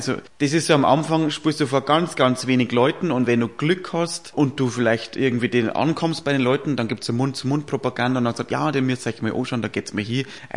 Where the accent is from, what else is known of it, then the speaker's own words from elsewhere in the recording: Passau, Bavaria, Germany; Und dann bin ich bei uns in Passau zu einer Opernsängerin gegangen